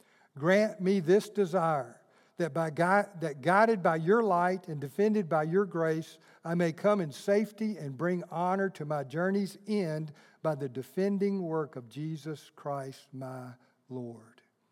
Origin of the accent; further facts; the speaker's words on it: Evergreen, Alabama, United States; Now, when I was growing up in Evergreen, Alabama, we had revival twice a year.